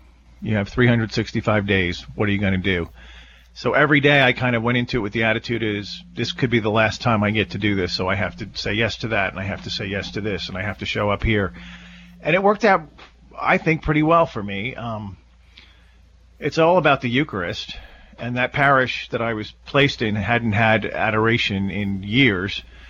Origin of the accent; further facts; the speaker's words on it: Nashville, Tennessee, United States; I'm from Nashville, Tennessee.